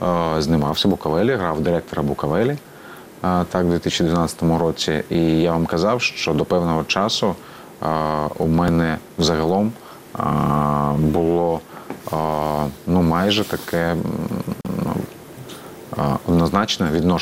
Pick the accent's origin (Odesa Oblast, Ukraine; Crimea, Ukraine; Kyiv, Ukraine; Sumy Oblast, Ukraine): Crimea, Ukraine; підтримує окупацію Криму, моєї малої батьківщини